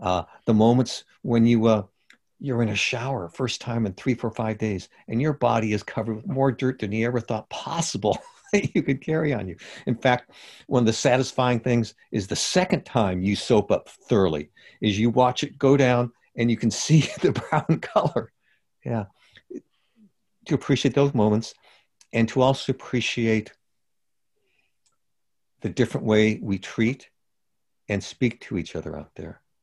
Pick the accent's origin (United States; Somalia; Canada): United States; Culver City, California; Culver City, home of Fox Studios and MGM, back within blocks where they had the movie lots. There's even still some bean fields back then. It's West Los Angeles, for those of you who don't know.